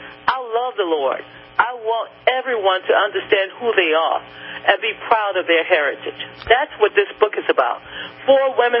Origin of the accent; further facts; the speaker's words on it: the South, United States; I understand my history as a Southerner. My parents lived on South Jefferson Davis Parkway in the city of New Orleans.